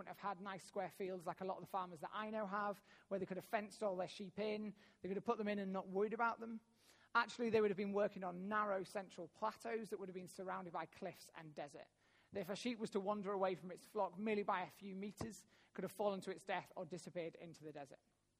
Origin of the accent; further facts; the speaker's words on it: Yorkshire and the Humber, United Kingdom; So I grew up in the Yorkshire Dales in Wensleydale, which is surrounded by fields and sheep and cows.